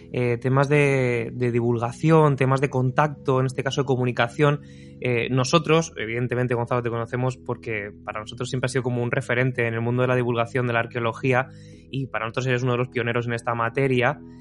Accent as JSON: {"language": "Spanish", "town": "Alicante", "region": "Valencian Community", "country": "Spain", "said": "el Museo Arqueológico de la ciudad de Alicante, de donde vengo yo."}